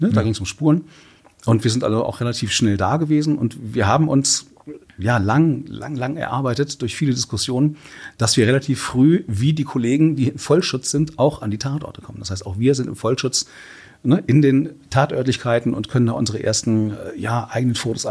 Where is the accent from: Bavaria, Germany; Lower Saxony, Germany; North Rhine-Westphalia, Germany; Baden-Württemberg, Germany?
Lower Saxony, Germany; Hanover